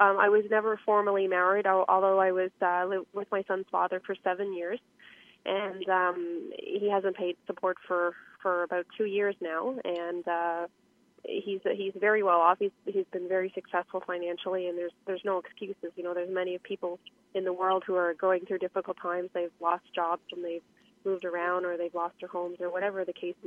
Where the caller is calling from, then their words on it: Toronto, Ontario, Canada; I'm calling from Toronto.